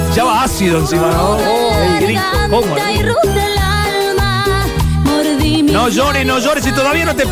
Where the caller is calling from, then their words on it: San Jorge, Santa Fe, Argentina; soy de San Jorge, te estoy escuchando arriba de la máquina, trabajando en la municipalidad